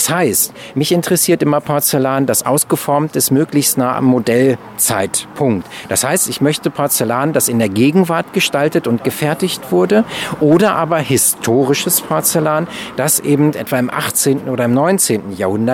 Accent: Braunschweig, Lower Saxony, Germany; Also richtig, ich stamme aus Braunschweig, bin hier zur Schule gegangen, habe in der Weststadt an der Wilhelm-Bracke-Gesamtschule mein Abitur gemacht.

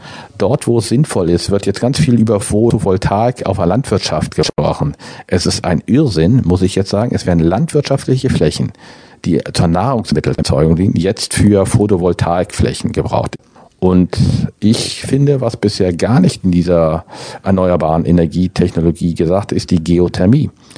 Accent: Gifhorn, Lower Saxony, Germany; Ich komme ja aus Gifhorn

